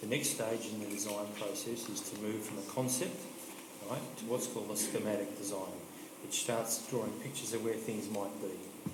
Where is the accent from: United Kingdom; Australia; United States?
Australia; Eltham, Victoria; I grew up in Eltham